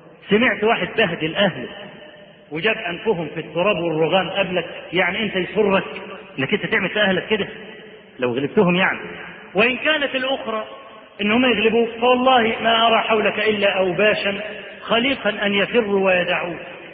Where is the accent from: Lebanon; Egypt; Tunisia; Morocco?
Egypt; Upper Egypt; ده احنا عندنا في الصعيد لحد دلوقتي